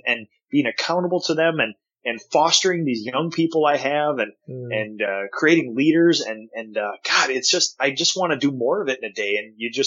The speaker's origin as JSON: {"language": "English", "country": "North Korea", "tie": "born or raised there", "said": "because I grew up in North Korea"}